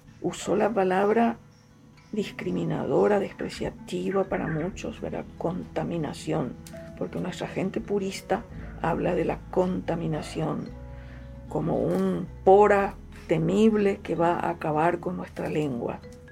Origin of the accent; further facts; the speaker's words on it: Paraguay; Basta de discriminación y basta de desprecio al yopará, que es la lengua de mi pueblo.